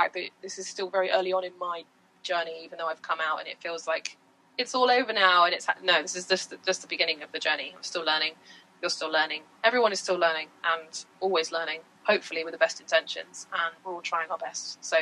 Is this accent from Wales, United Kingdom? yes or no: yes; Wales, United Kingdom; But I am from Wales